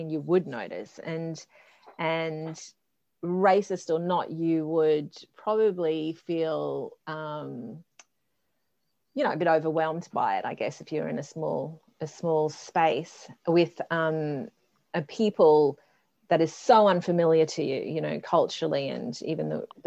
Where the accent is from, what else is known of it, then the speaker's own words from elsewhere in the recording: Queensland, Australia; I'm from Queensland as well anyway.